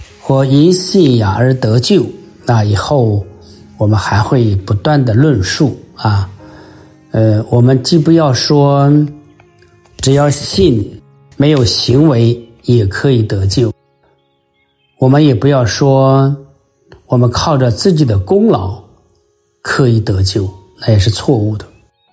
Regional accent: China; 就是我们中国人啊的圣人孔子说

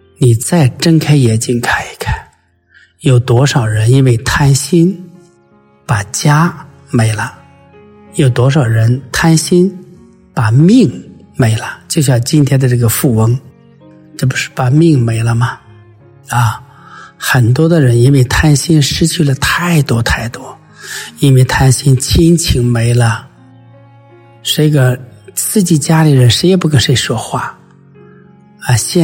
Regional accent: China; 你看看我们中国人，中国的企业，不管大企业小企业，有一个很大的毛病

